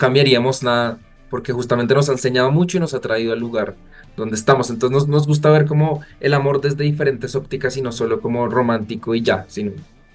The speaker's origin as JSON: {"language": "Spanish", "country": "Colombia", "said": "a veces como colombianos interpretamos, que nosotros sí venimos de una cultura muy bailadora"}